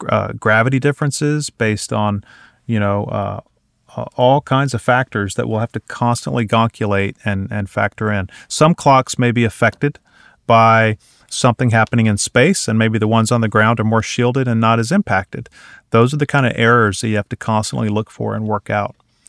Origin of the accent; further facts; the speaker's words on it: Florida, United States; I'm from Florida. When it's cold, things feel like they're moving a little too slow.